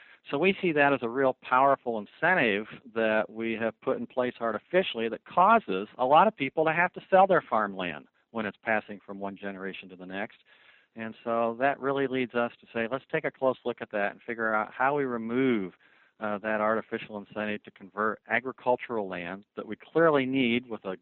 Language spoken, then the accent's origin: English; Illinois, United States; As you know, I'm actually from Central Illinois. I'm still very much involved in the family farming operation just outside of Bloomington, Illinois.